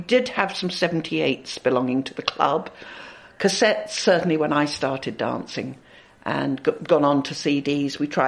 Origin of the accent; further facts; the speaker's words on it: Aldershot, South East England, United Kingdom; born there; I was born in Aldershot in Hampshire in March 1947.